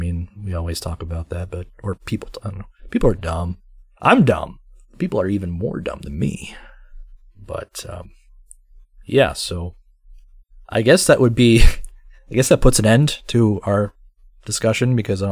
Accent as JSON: {"language": "English", "region": "England", "country": "United Kingdom", "said": "you know, me as an Englishman, me as an English nationalist, I could admire Patrick Pearse for fighting for his nation"}